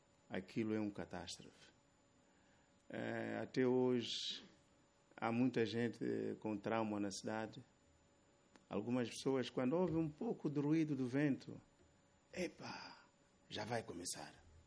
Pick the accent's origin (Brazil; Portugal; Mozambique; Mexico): Mozambique; uma das coisas que nós temos como moçambicanos é que somos muito unidos.